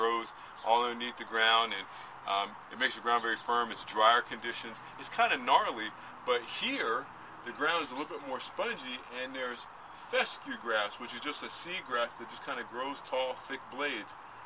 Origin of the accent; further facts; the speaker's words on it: New Jersey, United States; he's actually from Monmouth County, which is my hometown, Monmouth County as well.